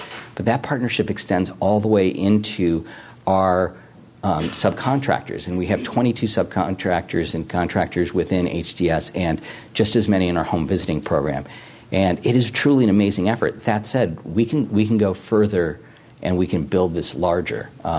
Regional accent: Midwest, United States; I grew up in the Midwest, so the foundation is a basement.

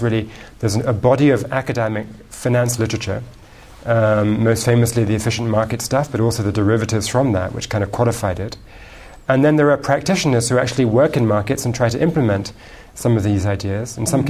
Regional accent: London, United Kingdom; born there; also born or lived in New York / Moscow / Germany; I was born in London. But my raising is a complicated story because my mother's French. My father was a diplomat, so we spent some time in New York. You can tell that from my accent. Some time in Moscow, some time in Germany

